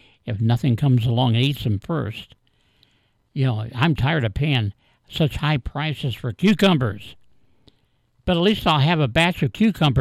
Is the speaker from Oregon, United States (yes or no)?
no; Bucyrus, Ohio, United States; Of course, I grew up in Bucyrus, and that was the major employer in Bucyrus.